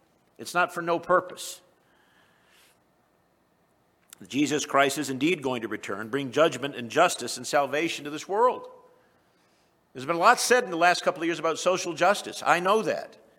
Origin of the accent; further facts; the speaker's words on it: United States; the country I grew up in the United States when I was a little boy in the 1950s, it wasn't perfect.